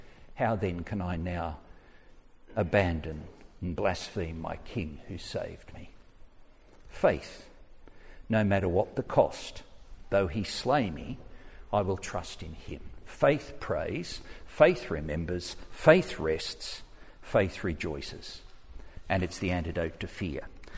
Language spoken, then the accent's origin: English; Australia; I was amazed as an Australian to listen to the discussion there.